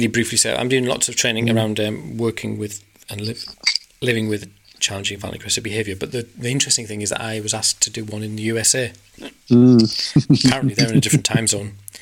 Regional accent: Yorkshire and the Humber, United Kingdom; accent: Yorkshire; I said, Bayek is like, welcome to North. That's my Yorkshire accent.

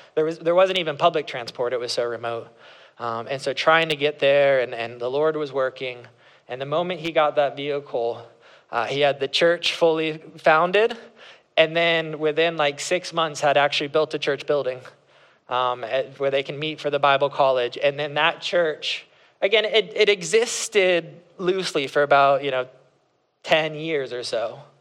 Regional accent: West Palm Beach, Florida, United States; I grew up in West Palm Beach, which is where we have relocated back

